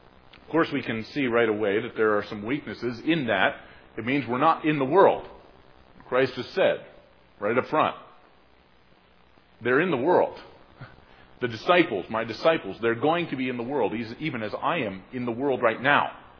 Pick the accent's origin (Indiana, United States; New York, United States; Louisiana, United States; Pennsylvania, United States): Pennsylvania, United States; I grew up in Pennsylvania, hence the affinity for Penn State University here in their football program.